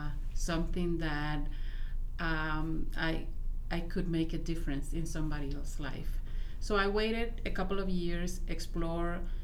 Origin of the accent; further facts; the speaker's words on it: Nicaragua; moved away as an adult; now in United States; I was born and raised in Nicaragua. And at the age of 20, in 1985, I came to this country, and specifically to New York